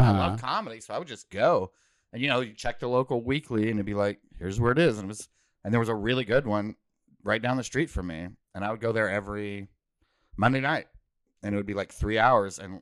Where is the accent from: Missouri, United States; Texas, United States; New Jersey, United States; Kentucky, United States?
Kentucky, United States; moved away as an adult; Again, I was valedictorian, so I only did it to get out of my hometown. So I got a scholarship to Western Kentucky University.